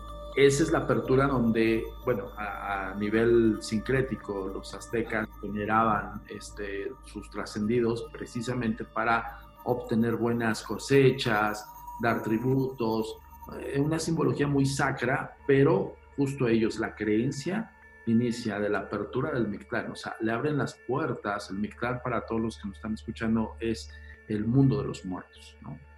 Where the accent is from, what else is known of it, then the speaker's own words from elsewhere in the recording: Mexico; somos mexicanos